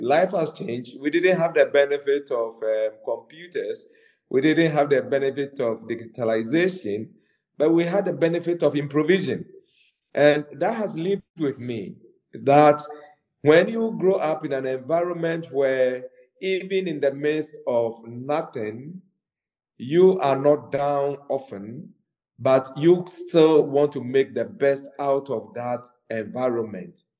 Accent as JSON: {"language": "English", "country": "Ghana", "tie": "born or raised there", "said": "Myself as a person, born and bred in Ghana, and in the past, I used to work for Unilever as an FMCG person myself for 13, 14 years."}